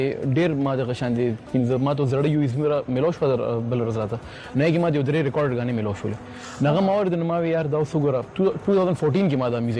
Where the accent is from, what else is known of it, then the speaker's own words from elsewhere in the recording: Peshawar, Khyber Pakhtunkhwa, Pakistan; زه د پیښور نه متعلق دی او پیښور کې چې کوم دي زما سکولینګ سه پټ آباد کې شوی دي سم د پیښور کې شوی دي